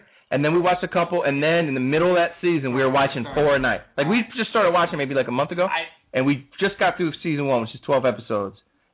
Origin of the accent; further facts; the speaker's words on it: Norwalk, Connecticut, United States; And growing up in Norwalk, Norwalk's a town of probably, there's probably 30-35% African Americans.